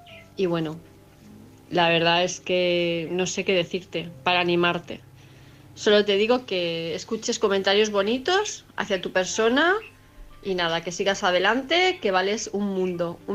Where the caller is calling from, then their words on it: Palma de Mallorca, Balearic Islands, Spain; de Palma de Mallorca.